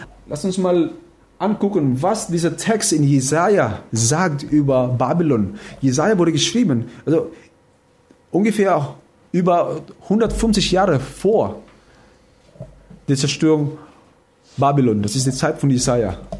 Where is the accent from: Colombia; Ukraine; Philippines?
Philippines; now in Germany; Also ich komme aus den Philippinen, da haben wir überhaupt keine Burg.